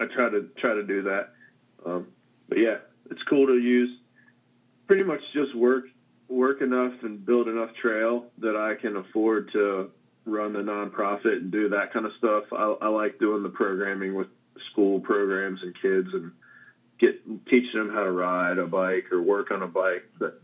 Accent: Petersburg, Kentucky, United States; I grew up in Petersburg, Kentucky, and there's a guy that lived near me that was like a 9-time national like champion motorcycle racer.

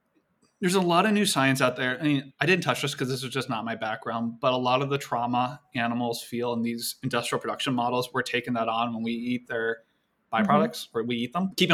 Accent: Iowa, United States; I come from Iowa. I'm a first generation college student. Most of my family are Trumpers.

